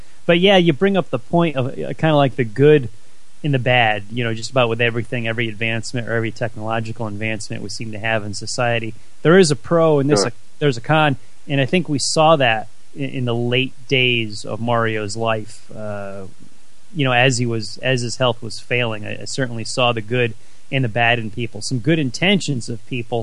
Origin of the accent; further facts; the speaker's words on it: Ireland; Well, yeah, I'm an Irishman, and you know we're famous for Irish wakes